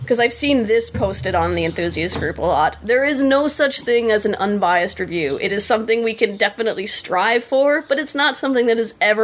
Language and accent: English; Sarnia, Ontario, Canada; So I was back in Sarnia, in my hometown